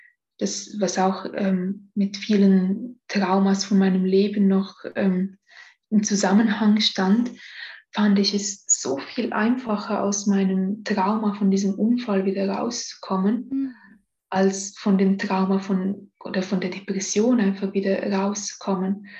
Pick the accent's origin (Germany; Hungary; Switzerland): Switzerland; first language Romansh; German is a second language; so ein Engelsgebet auf meiner Muttersprache, Rätoromanisch.